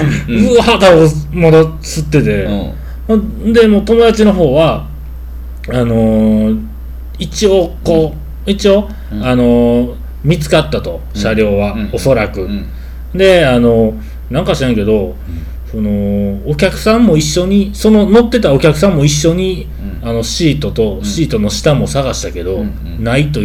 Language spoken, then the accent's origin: Japanese; China; Japanese is a second language; 中国人なんですよ習ったん西日本語